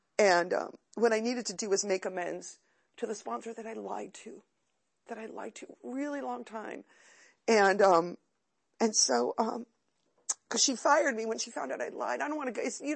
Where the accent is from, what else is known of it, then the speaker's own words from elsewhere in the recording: California, United States; we grew up in Southern California with the surfers and the skaters